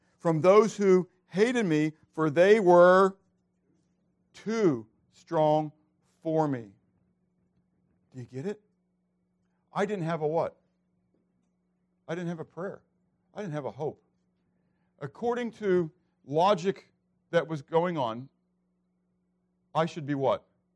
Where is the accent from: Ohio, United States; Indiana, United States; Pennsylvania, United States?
Pennsylvania, United States; Pittsburgh; Even though I was from Pittsburgh, I would have been on the side of the South, okay?